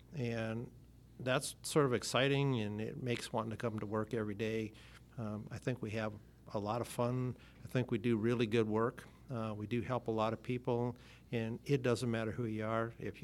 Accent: Manitoba, Canada; I am Canadian. I'm from Manitoba, Canada, so for a quick geography lesson, north of North Dakota.

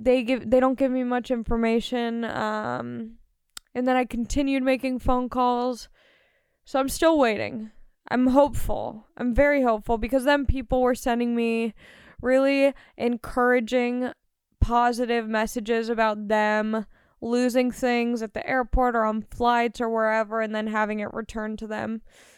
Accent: Long Beach, California, United States; I'm from Long Beach. I grew up in LA County.

